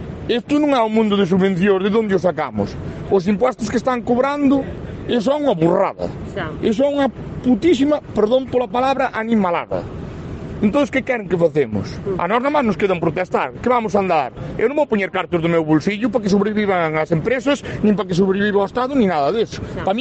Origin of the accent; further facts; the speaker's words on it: Santiago de Compostela, Galicia, Spain; Eu son daqui de Santiago de Compostela.